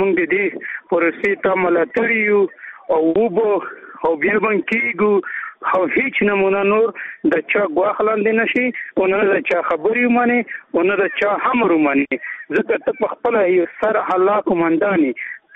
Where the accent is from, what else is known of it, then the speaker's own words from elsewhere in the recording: Afghanistan; مونږ ټول افغانان یو. مونږ په افغانستان په نامه باندې خلک پېژني.